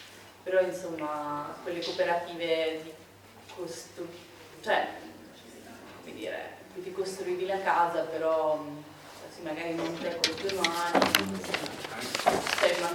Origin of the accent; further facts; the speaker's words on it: Spain; io vabbè non sono italiana ma sono spagnola